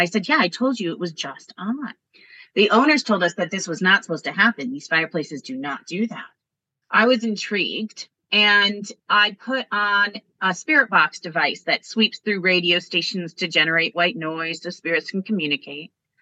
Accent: Connecticut, United States

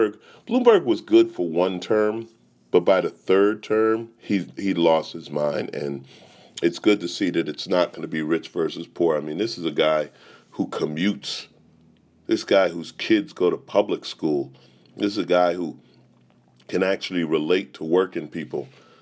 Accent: United States; But, you know, Canada, as an American, I'm kind of glad to say it's you this time.

